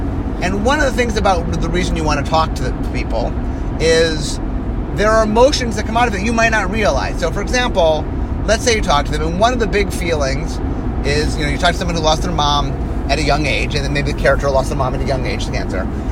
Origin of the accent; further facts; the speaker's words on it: Cleveland, Ohio, United States; So I grew up in Cleveland, Ohio. There's a place called the Cleveland Playhouse.